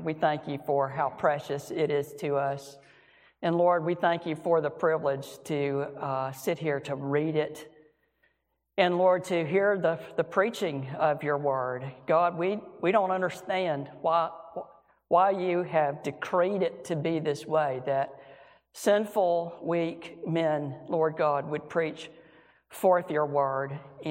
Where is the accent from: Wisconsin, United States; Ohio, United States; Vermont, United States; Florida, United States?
Florida, United States; She's from Mississippi. I'm from Florida, but we met in college kind of later.